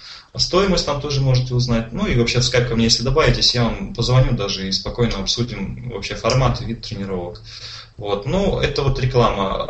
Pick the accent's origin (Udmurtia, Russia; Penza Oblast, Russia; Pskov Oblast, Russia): Udmurtia, Russia; accent: Udmurt; будет, наверное, весело послушать мой удмуртский акцент.